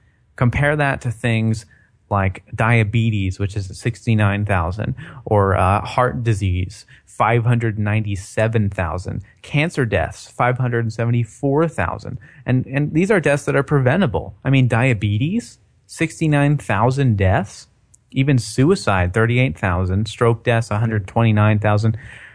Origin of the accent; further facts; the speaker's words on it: Philadelphia, Pennsylvania, United States; now in Austin, United States; I just moved to Austin. I'm actually from Philadelphia, where you're not even allowed to own a weapon.